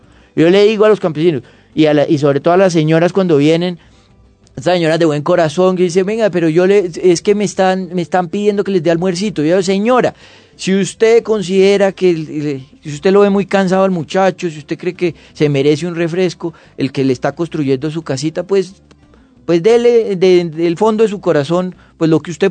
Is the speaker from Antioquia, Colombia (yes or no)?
yes; Medellín, Antioquia, Colombia; y yo tengo este acento, pero soy de Medellín